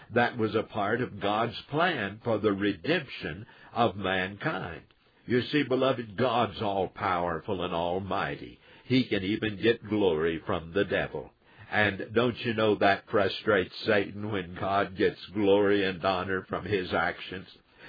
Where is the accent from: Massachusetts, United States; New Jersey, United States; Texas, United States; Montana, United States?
Texas, United States; I remember when I was a kid, I grew up out in West Texas, one of the states here in the United States.